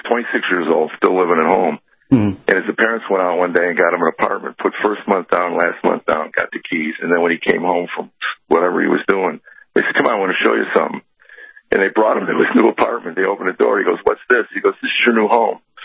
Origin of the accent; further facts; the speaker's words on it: United States; when I was growing up in the America that I grew up in was the pub. It was the bar.